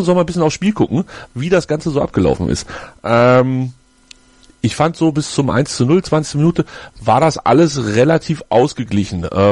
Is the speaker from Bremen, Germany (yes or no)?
no; Hanover, Lower Saxony, Germany; Ich als Hannoveraner sage, der wurde umgehauen.